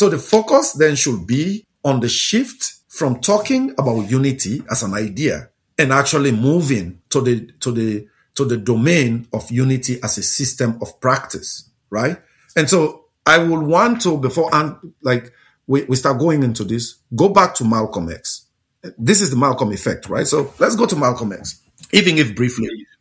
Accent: Sierra Leone; I remember when I was growing up in Sierra Leone, I was little

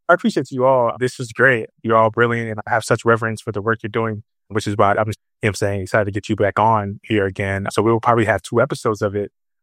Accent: Florida, United States; also born or lived in North Carolina / Illinois; I'm from South Florida, but I've been living in South North Carolina for 15, 16 years until last year. I moved to Illinois, but I'm back to my family's still in North Carolina. So I'm in North Carolina pretty often from the South.

